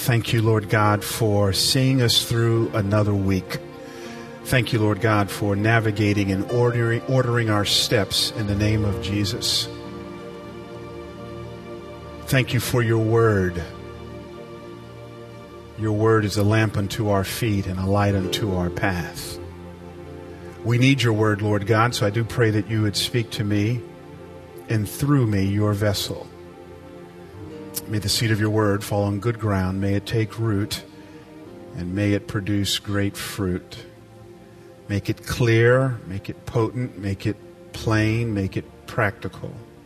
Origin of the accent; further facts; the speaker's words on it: Atlanta, Georgia, United States; I grew up in Atlanta, Georgia, which is the buckle of the Bible Belt, and I went to something every summer called Vacation Bible School.